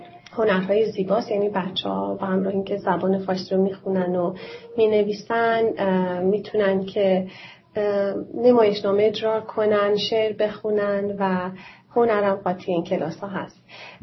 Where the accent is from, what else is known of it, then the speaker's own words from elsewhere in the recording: Iran; این هدف اصلی بوده که یادشون نره که ما ایرانی هستیم هرچند که در ایران نیستیم.